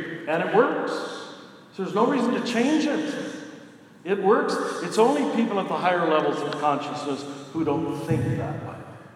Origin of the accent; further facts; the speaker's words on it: Midwest, United States; You know, I'm a Midwesterner. I've got to see these places when I come here.